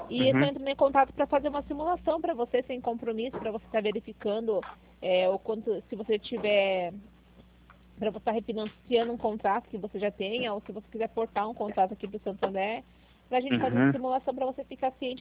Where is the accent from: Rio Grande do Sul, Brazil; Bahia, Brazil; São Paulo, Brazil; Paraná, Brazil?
Paraná, Brazil; Paranaguá; Sim, eu sou de Paranaguá.